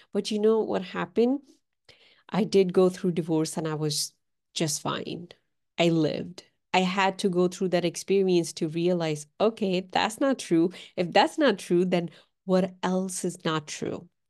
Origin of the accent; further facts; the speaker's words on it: Pakistan; And I am from Pakistan.